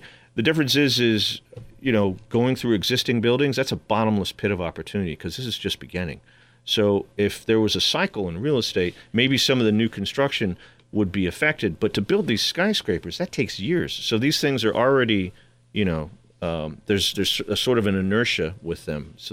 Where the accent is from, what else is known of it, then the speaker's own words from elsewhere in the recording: New York City, New York, United States; As a New Yorker, though, it affects my life, right?